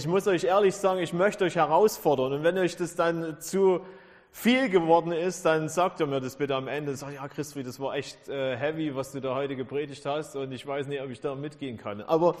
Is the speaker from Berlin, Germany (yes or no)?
no; Leugersdorf, Saxony, Germany; Ich komme aus Leugersdorf. Das liegt ja Richtung Stolberg raus, so auf der anderen Seite von Chemnitz. Bin verheiratet seit fast 25 Jahren mit einer tollen Frau.